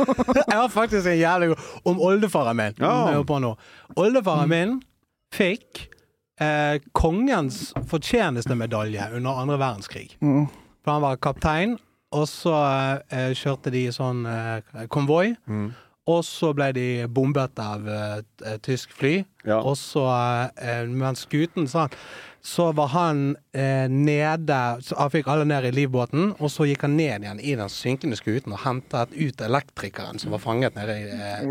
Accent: Vestland, Norway; jeg ser ikke ut som jeg kommer fra Sogn. Det ser litt ut som jeg kommer fra Portugal.

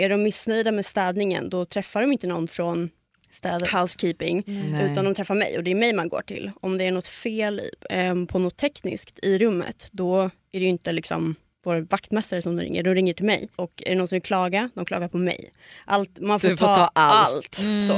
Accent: Uppsala, Uppsala County, Sweden; now in Stockholm, Sweden; Jag kom från Uppsala och är relativt nyinflyttad ett och ett halvt år till Stockholm.

